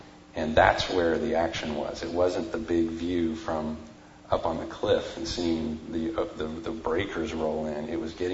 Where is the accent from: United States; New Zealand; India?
New Zealand; We grew up in New Zealand for a while.